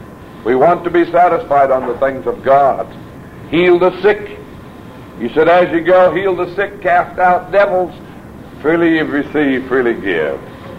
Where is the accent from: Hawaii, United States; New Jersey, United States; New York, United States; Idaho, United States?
Idaho, United States; American Falls; down near to my home town of American Falls, Idaho.